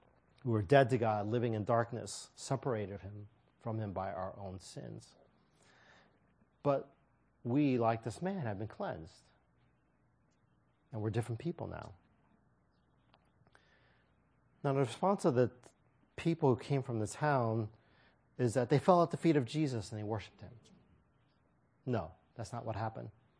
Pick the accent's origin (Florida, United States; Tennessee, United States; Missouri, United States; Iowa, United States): Missouri, United States; St. Louis; also born or lived in Kansas City, Missouri; Many of you know I was raised in St. Louis, Missouri, but I wasn't born there. I was born in Kansas City, Missouri, which is on the other side of the state.